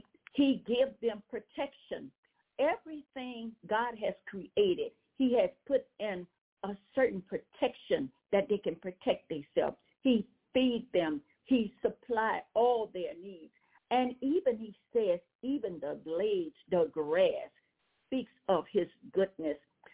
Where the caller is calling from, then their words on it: Louisiana, United States; Well, first of all, I'm calling from Louisiana